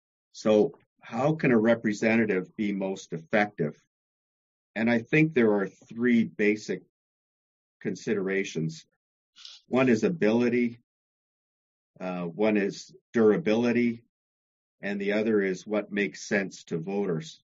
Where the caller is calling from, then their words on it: Vernon, British Columbia, Canada; I am reporting from Vernon Monashy, and my concerns relate to that constituency.